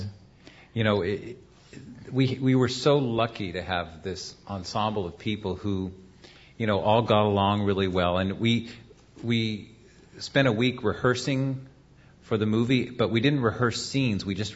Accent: Walnut Creek, California, United States; also born or lived in Grass Valley, United States; Well, I came here in eighth grade, and when I arrived at high school at Ignacio Valley High, I had lived in a town that had 3,000 people, roughly, Grass Valley, California.

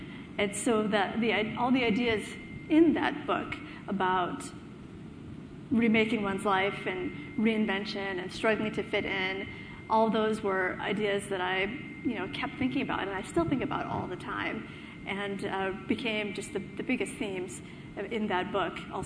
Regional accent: Michigan, United States; the book is a true account of how I grew up in the Midwest in Michigan as a child of immigrants.

